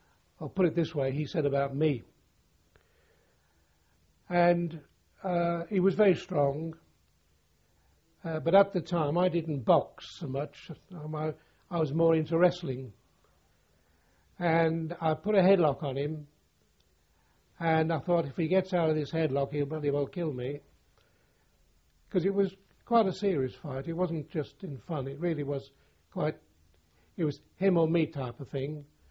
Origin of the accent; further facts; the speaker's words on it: Liverpool, North West England, United Kingdom; similar to the people from my hometown, Liverpool.